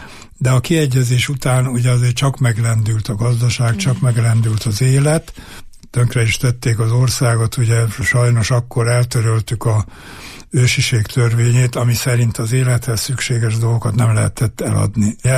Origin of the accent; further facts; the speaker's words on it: Borsod-Abaúj-Zemplén, Hungary; born there; édesanyám meg Borsod Szirákon tanított, így születtem én véletlenül Borsodon.